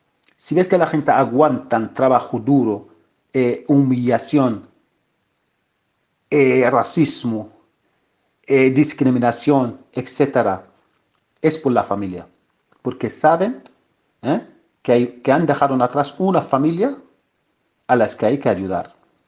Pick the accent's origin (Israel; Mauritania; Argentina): Mauritania; Spanish is a second language; soy de Mauritania.